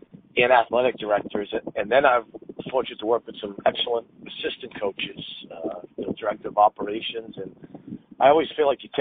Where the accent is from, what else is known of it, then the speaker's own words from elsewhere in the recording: Medford, Massachusetts, United States; You know what? Medford's about 5 miles from the downtown Boston, so mm-hmm. – I grew up a hockey player.